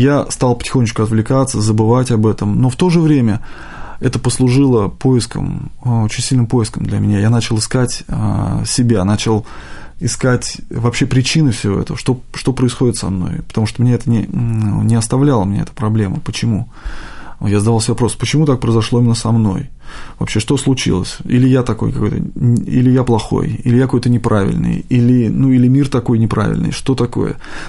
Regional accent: Kolomna, Moscow Oblast, Russia; Я вырос в Подмосковье, в таком замечательном городе, как Коломна. До сих пор я его люблю, хотя, ну, давно уже там не живу, детство мое прошло там.

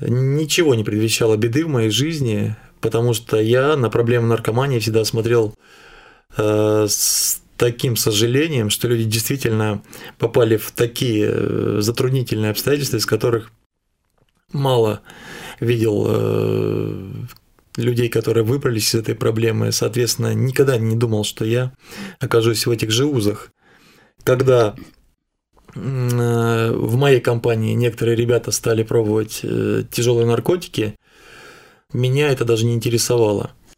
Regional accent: Zubtsov, Tver Oblast, Russia; born there; Я родился в Тверской области, это небольшой провинциальный город Зубцов, на берегу Волги стоит очень красивый город, старый город. Родился в семье обычных тружеников, в простой семье.

